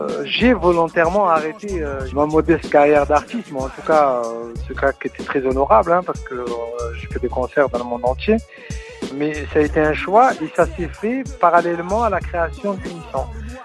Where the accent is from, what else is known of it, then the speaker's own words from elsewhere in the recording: Montpellier, Occitanie, France; Moi, je suis issu de ce quartier de la Paillade.